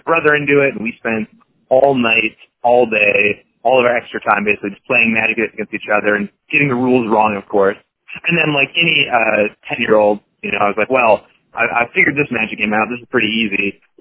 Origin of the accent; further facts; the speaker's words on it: Seattle, Washington, United States; because I grew up in Seattle, which is very fortunate for wanting to work at Wizards.